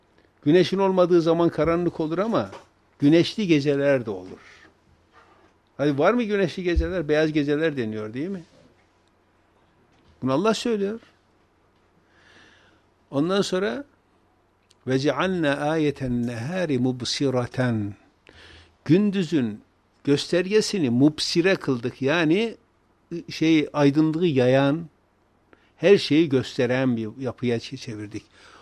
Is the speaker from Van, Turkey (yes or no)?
no; Erzurum, Turkey; Vallahi ben Erzurumluyum diye biraz da hava atıyorum